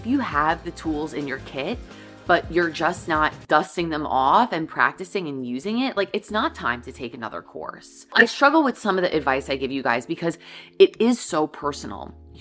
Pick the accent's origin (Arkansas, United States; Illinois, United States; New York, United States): New York, United States; So growing up on Long Island, I grew up with a really suburban lifestyle.